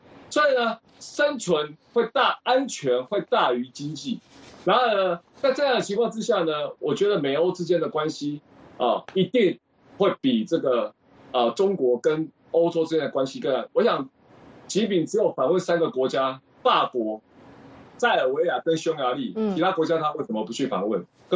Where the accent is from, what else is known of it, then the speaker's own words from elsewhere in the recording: Taiwan; 我们台湾人讲的红绿灯联盟